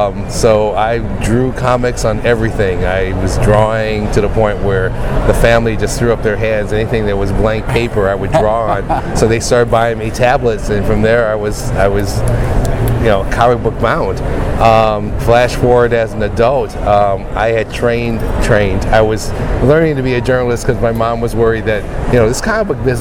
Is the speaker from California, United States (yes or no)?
no; Detroit, Michigan, United States; my hometown of Detroit. It's weird to call Detroit a hometown because if you've ever been to Detroit, it's anything but a town. But it was a township outside Detroit